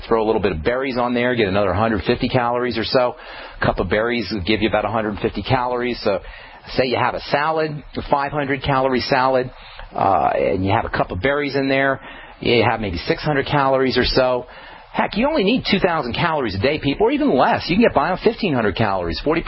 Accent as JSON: {"language": "English", "town": "New York City", "region": "New York", "country": "United States", "tie": "born or raised there", "also_born_or_lived": "East Coast, United States", "said": "I grew up in the East Coast, and when I was in high school, I went to high school in New York City."}